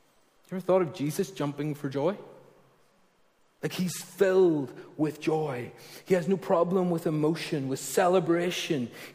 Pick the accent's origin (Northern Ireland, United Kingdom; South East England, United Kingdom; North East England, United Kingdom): Northern Ireland, United Kingdom; Ballymena; accent: Ballymena; I grew up in Ballymena, and learning French for GCSE with a Ballymena accent does not sound right.